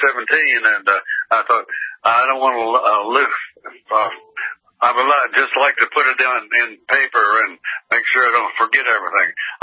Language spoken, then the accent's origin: English; Vandalia, Missouri, United States; I was raised in Vandalia, Missouri, a small town, and got up to high school there, went to the University of Missouri for 1 year.